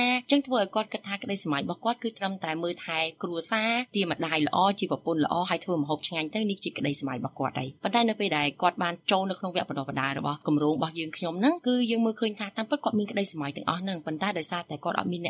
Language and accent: Khmer; Phnom Penh, Cambodia; born there; នាងខ្ញុំកើតនៅទីក្រុងភ្នំពេញ